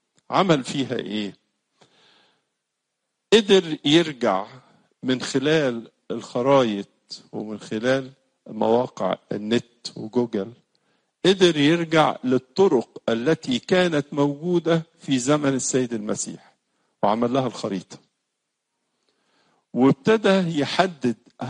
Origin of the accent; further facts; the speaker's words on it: Egypt; احنا كشعب مصري شعب متدين